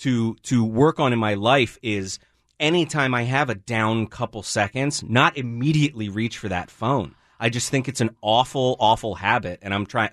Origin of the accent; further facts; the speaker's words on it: Northeast, United States; now in Seattle, United States; I was born and raised on the East Coast. And next month, by the way, will be 21 years in Seattle, which I'm very happy about. But I learned to drive in New Jersey.